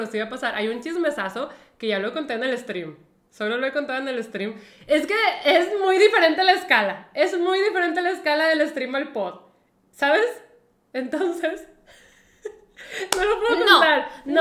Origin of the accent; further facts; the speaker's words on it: Mexico; Puse las banderitas de México, porque México, soy de México.